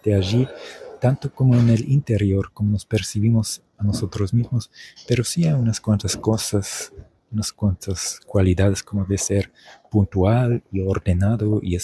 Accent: Germany; Es el meollo de lo que soy, mi identidad nacional, siendo alemán.

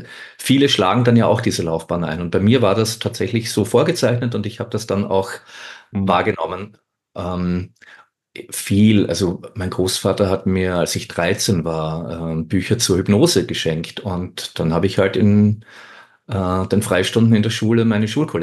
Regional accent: Styria, Austria; in der Steiermark, also da wo ich herkomme, in der Obersteiermark

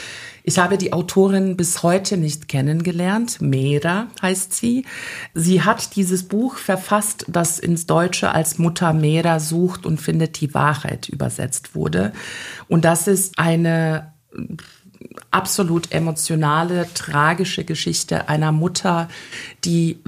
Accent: Bosnia & Herzegovina; Erstens komme ich selber aus Bosnien-Herzegowina, wie gesagt.

